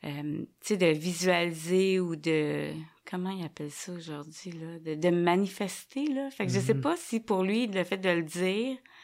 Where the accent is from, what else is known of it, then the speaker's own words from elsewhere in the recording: Quebec, Canada; also born or lived in New York; pour qu'on naisse au Québec. Fait que moi, je suis québécoise. Mmh. Tu sais, je suis née en juillet, après ça, on est reparti tout de suite.